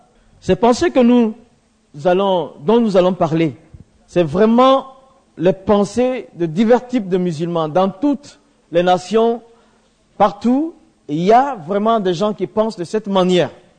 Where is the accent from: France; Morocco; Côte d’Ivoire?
Côte d’Ivoire; Chez nous, en Côte d'Ivoire, ils sont très actifs, eux aussi.